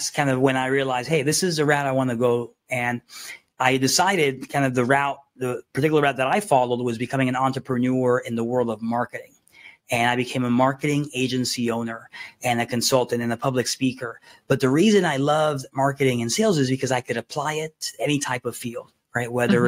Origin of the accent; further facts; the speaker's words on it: Miami, Florida, United States; So back when I was a young kid, I was growing up in Miami. I'm a first generation American, meaning that my mom is an immigrant.